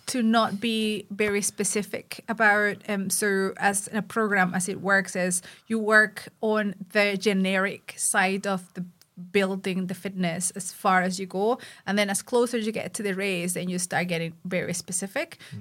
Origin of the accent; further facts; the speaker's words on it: Mexico; English is a second language; I'm from Mexico again, obviously, right?